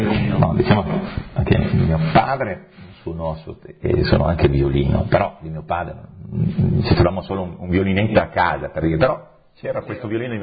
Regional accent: Ronchi, Friuli-Venezia Giulia, Italy; sono cresciuto a Ronchi, Monfalcone, però diciamo sempre, diciamo, con un legame con questa cultura un po' tedesca, e quindi austriacante, di montagna.

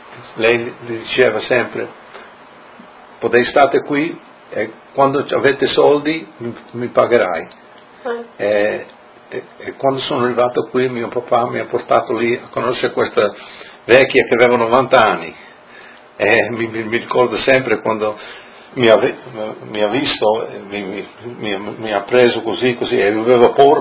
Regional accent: Arba, Friuli-Venezia Giulia, Italy; born there; moved away; Sono nato in Colle di Arba, quella volta era Colle di Cavasso Nuovo.

